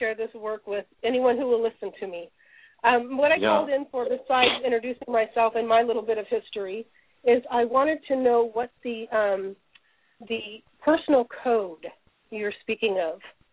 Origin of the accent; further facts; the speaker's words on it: Las Vegas, Nevada, United States; I am from Las Vegas, currently for the summer in Upper State New York.